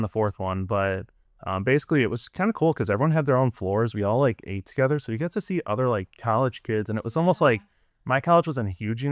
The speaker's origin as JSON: {"language": "English", "town": "Toledo", "region": "Ohio", "country": "United States", "tie": "born or raised there", "said": "So I've always born and raised in Toledo, Sylvania. Went to elementary at Maplewood or Highland, and Maplewood got redistricted."}